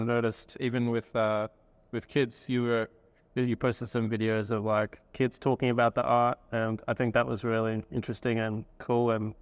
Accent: Perth, Western Australia, Australia; as a young artist growing up in Perth, it's so hard to meet people in the arts scene

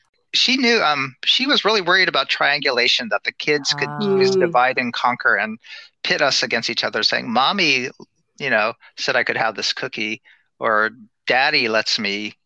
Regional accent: California, United States; Growing up in the Richmond district when I lived there is more white. And then after 1970s, you began to see greater immigration of Chinese and other people.

